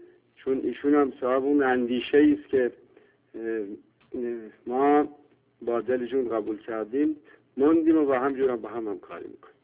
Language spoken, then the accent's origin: Persian; Iran; برای من و به عنوان یک ایرانی و یک انسان ملی بهترین راه تشخیص دادم